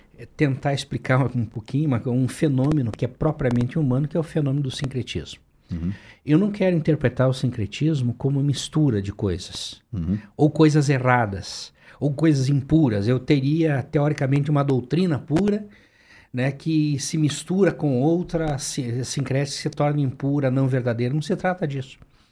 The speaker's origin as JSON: {"language": "Portuguese", "country": "Brazil", "said": "Nós somos brasileiros em grande parte porque compartilhamos símbolos comuns"}